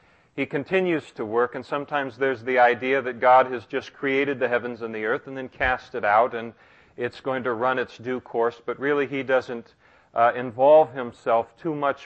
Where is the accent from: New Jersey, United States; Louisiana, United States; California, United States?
California, United States; Napa; I'm from Napa, which is Seventh-day Adventist country, and so the seventh day is a rather large issue to an awful lot of people.